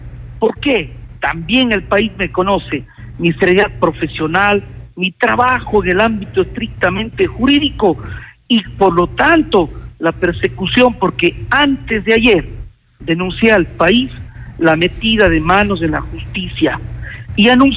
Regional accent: Ecuador; como ecuatoriano

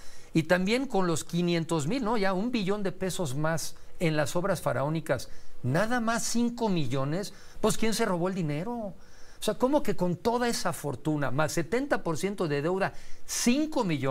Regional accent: Mexico; Se nos está yendo esa oportunidad como mexicanos

